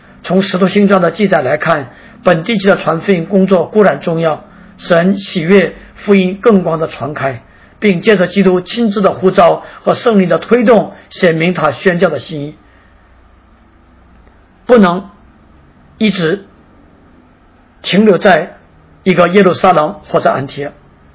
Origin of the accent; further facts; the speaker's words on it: Heilongjiang, China; 连我黑龙江那个边疆的 我的家乡黑龙江那个边疆的小村庄也有了教堂